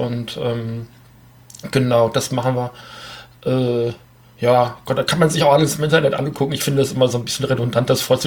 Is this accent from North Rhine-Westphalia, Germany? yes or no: no; Leipzig, Saxony, Germany; ich komme aus Leipzig.